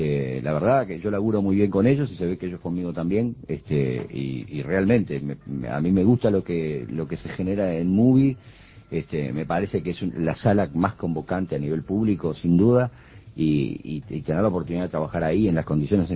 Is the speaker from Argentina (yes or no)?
no; Montevideo, Uruguay; Soy del barrio, soy del Parque Posadas. Esto para mí no tiene misterios.